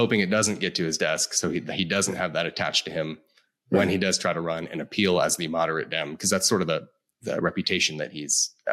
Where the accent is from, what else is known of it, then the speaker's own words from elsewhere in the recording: Colorado, United States; So out of big news out of my home state, for the first time in the state's history